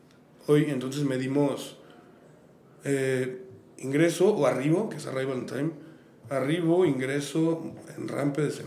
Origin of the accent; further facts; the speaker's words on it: Mexico; y soy orgullosamente mexicano